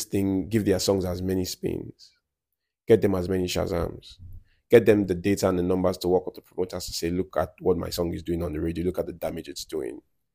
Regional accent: Abuja, Federal Capital Territory, Nigeria; I'm from Abuja. I live here, I eat here, I work here, I breathe here, I make money here. I'm from Abuja, primarily.

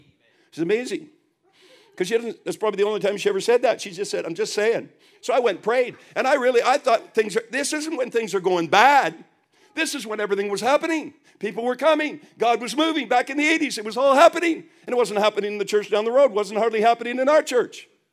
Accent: Quebec, Canada; I'm from Quebec. They have pea soup.

